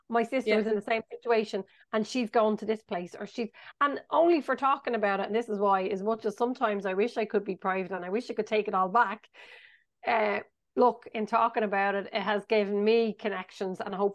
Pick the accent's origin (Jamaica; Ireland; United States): Ireland; in one way you want to be private because we're Irish.